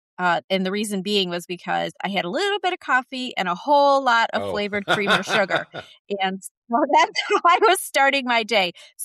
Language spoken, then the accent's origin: English; Michigan, United States; Got to leave my home state of Michigan. I don't live by mountains.